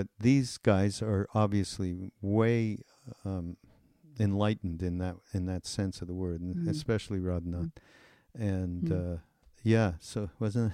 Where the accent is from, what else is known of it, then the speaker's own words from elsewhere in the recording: Montreal, Quebec, Canada; In, I'm from Montreal, near me.